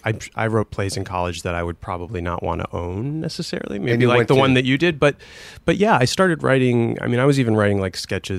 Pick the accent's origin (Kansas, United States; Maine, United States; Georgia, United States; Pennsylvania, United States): Pennsylvania, United States; Scranton; You know, I was growing up in Scranton. There wasn't a lot going on.